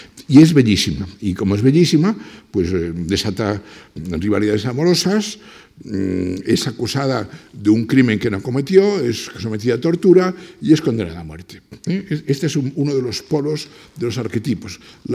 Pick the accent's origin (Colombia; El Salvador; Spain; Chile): Spain; en los años 40 y 50 en España, yo soy niño de la Guerra Civil